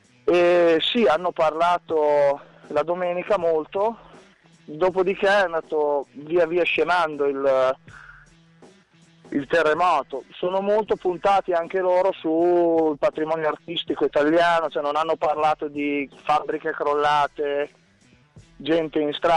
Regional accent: Sant'Agostino, Emilia-Romagna, Italy; moved away; ho visto il mio comune, il mio paese mezzo crollato lì

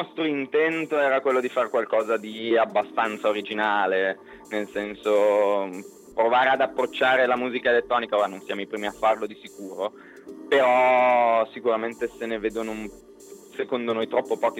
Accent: Milan, Lombardy, Italy; perché conosce Milano, noi veniamo da Milano.

